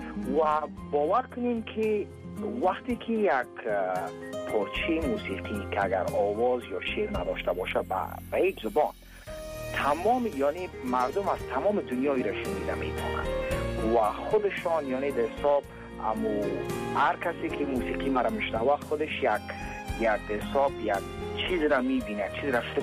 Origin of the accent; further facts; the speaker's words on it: Afghanistan; چرا که اصلا خونم افغان است و خودم افغان هستم